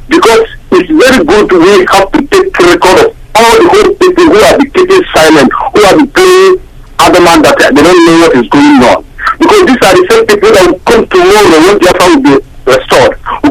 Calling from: Germany; I'm calling from Germany.

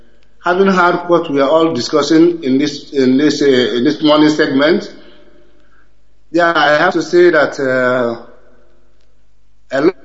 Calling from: Barcelona, Catalonia, Spain; I'm calling from Barcelona, Spain.

